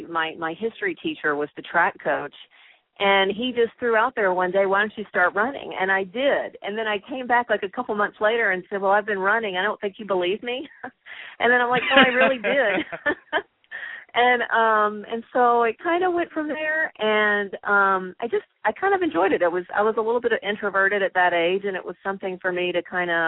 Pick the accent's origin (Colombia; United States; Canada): United States; Tennessee; Well, I'm a native Southerner, born and raised in Tennessee.